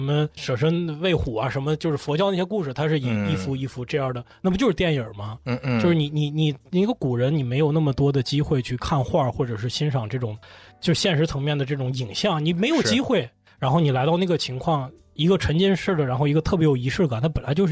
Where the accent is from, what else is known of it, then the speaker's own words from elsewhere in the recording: Lanzhou, Gansu, China; 因为我是甘肃人嘛，我兰州人，所以我很小时候就去过敦煌